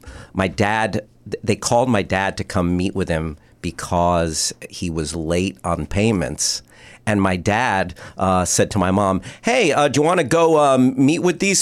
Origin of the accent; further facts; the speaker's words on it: New Jersey, United States; I grew up in Jersey. About 45 minutes outside of New York City.